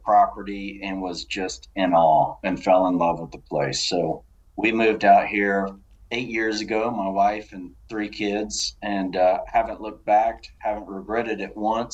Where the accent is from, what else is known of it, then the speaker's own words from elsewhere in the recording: Texas, United States; My father was a golf professional out in East Texas. So I was born and raised in East Texas, grew up under his tutelage